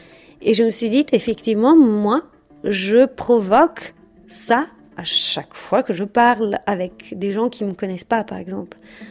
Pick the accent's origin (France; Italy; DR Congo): Italy; accent: Italian; French is a second language; En fait, on a entendu mon accent, mais on n'a pas entendu ma demande. Malgré le temps qui passait, eh ben, j'ai toujours droit au stéréotype de l'italienne.